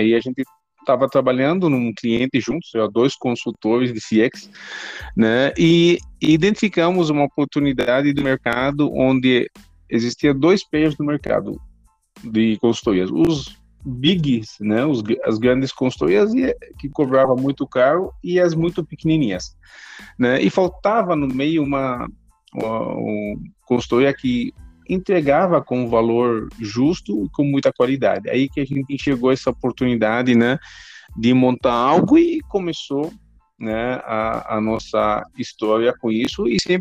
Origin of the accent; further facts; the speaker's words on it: Aleppo, Aleppo Governorate, Syria; Portuguese is a second language; moved away as an adult; Eu nasci e cresci em Alepo, né, e com 20 anos, né, eu tomei a decisão, né, de sair da Síria